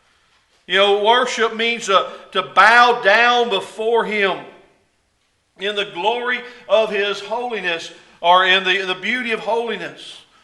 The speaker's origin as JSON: {"language": "English", "region": "Texas", "country": "United States", "tie": "born or raised there", "said": "have you ever been out in western Kansas or northwest Texas, where I grew up in North Texas, and looked out and the plains are all out there before you?"}